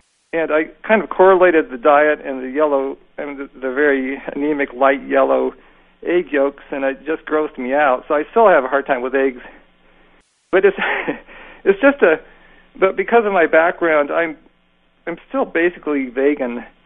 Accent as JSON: {"language": "English", "country": "Nepal", "tie": "born or raised there", "said": "Part of it was I grew up in Nepal with water buffalo milk, which is pretty strong."}